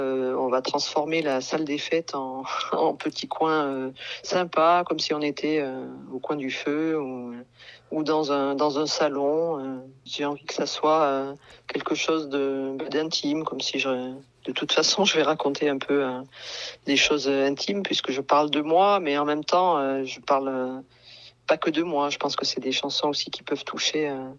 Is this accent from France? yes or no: yes; Terrasson, Nouvelle-Aquitaine, France; Moi j'ai grandi à Terrasson, j'étais à l'école à Terrasson, au collège à Terrasson, j'ai été à l'école de musique aussi de Terrasson